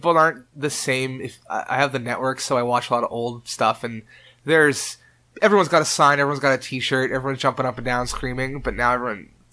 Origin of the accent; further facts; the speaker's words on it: Winnipeg, Manitoba, Canada; Yeah, I love Winnipeg. It's my home.